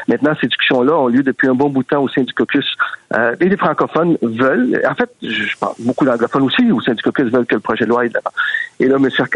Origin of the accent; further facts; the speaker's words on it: Quebec, Canada; C'est partout, pas plus chez nous au Québec qu'ailleurs, là.